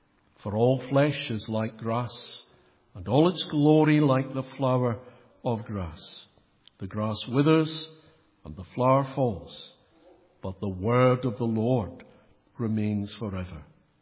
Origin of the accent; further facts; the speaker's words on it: Scotland, United Kingdom; accent: Scottish; now in United States; And then when they heard the accent, they knew that I was not from the Midwest. A Scottish accent opens many doors in the States.